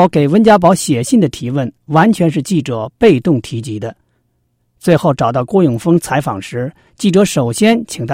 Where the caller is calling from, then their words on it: United States; 我是从美国打来的电话